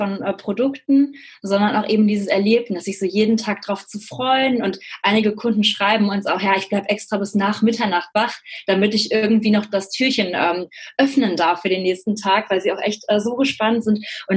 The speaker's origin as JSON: {"language": "German", "town": "Cologne", "region": "North Rhine-Westphalia", "country": "Germany"}